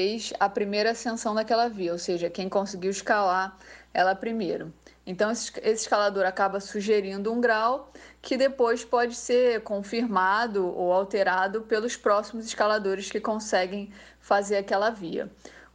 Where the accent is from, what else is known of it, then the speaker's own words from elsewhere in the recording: Rio de Janeiro, Brazil; now in Italy; na cidade do Rio de Janeiro, onde eu nasci e cresci, até me mudar aqui para a Itália.